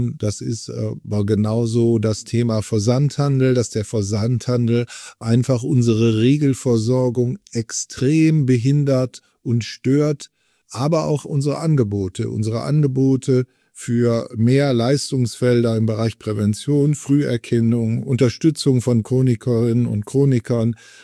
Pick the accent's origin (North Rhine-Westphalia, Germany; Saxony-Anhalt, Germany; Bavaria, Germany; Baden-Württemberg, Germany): North Rhine-Westphalia, Germany; Düsseldorf; in meiner Heimatstadt Düsseldorf